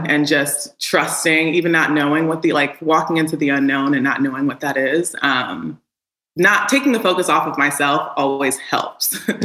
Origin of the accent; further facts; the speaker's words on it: Chicago, Illinois, United States; also born or lived in Houston; So I was born in Houston, but raised in Chicago.